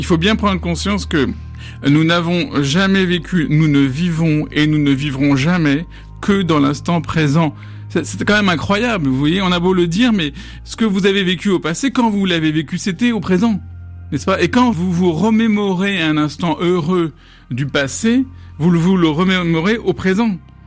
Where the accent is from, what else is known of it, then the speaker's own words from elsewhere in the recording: France; moi, je suis français. Je viens de cette culture cartésienne. En plus, je viens d'une éducation rationaliste, anticléricale, militante